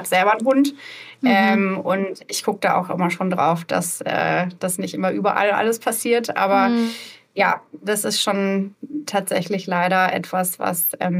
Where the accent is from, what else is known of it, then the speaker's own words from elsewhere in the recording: Hamburg, Germany; wo ich aufgewachsen bin, Hamburg, ja, ist jetzt eine Großstadt, aber am Stadtrand von Hamburg.